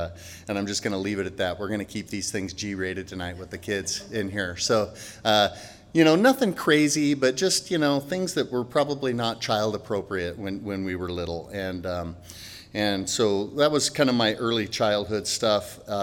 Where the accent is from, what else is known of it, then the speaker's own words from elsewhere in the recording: Pullman, Washington, United States; I was born and raised in the Pullman area, and my grandparents had a big farm out there